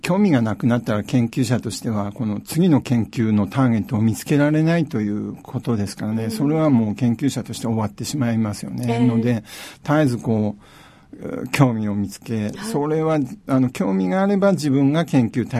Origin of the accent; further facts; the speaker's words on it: Yakumo, Hokkaido, Japan; born there; 八雲町の、はい、まあ、落とし部で生まれました。